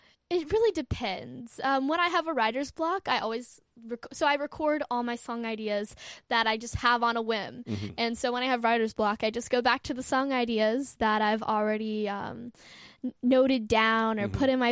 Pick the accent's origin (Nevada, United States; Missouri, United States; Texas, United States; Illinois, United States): Texas, United States; Austin; So I've been looking up South by Southwest, and it's in my hometown.